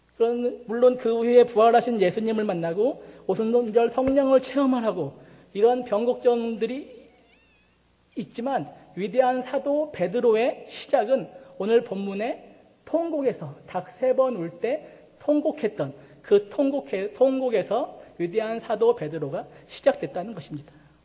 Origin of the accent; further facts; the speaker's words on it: Gochang, North Jeolla, South Korea; 제가 그 전라북도 고창이라는 곳에서 할머니 할아버지에게서 어릴 적 자랐어요.